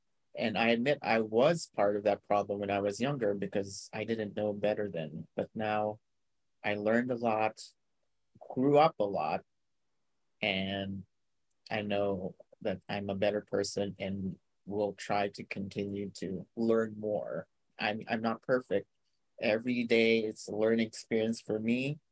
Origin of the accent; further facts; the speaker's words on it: Philippines; moved away as an adult; now in United States; I am from the Philippines, grew up there and lived there for a long time before I moved to the States in 2015 to take my master's in Western Illinois University.